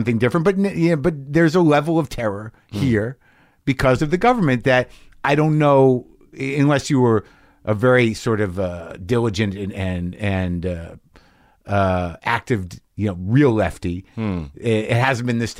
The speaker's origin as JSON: {"language": "English", "country": "United States", "said": "how, you know, entitled and naive I am as an American, really. I can't speak for all Americans."}